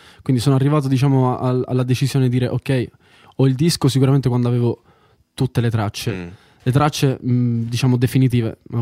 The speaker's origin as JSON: {"language": "Italian", "region": "Sicily", "country": "Italy", "moved": "as an adult", "lives_now": "Tuscany, Italy", "said": "all'età di 18 anni andai via da casa, quindi anche per questo il disco si chiama … Io sono siciliano, ormai sto in Toscana da 5 anni"}